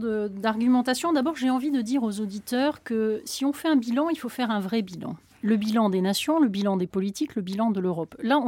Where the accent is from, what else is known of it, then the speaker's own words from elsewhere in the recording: France; Pour ma part, je suis française